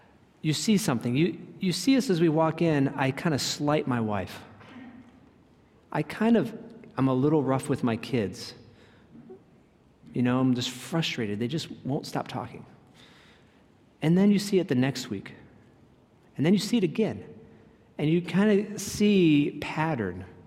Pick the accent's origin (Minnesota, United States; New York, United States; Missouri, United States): Minnesota, United States; I mean, we're from Minnesota. We get this.